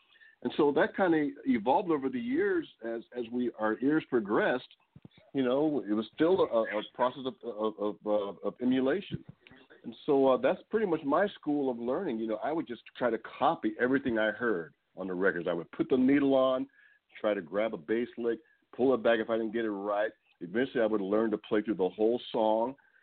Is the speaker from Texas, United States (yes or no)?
no; Portland, Oregon, United States; Growing up in Portland, kind of an isolated area up there, radio stations predominantly played, rock and the pop stuff.